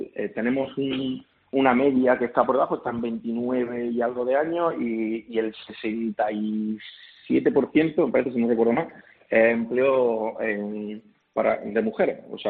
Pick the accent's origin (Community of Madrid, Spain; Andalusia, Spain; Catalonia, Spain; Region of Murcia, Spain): Andalusia, Spain; Linares; entre que soy de Linares